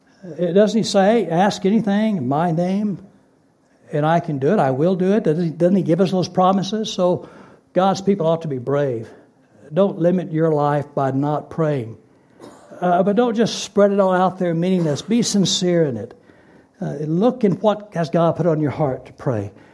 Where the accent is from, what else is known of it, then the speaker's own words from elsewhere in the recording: United States; moved away as an adult; now in Germany; I'm a Westerner. I come from the United States. I live here in Germany.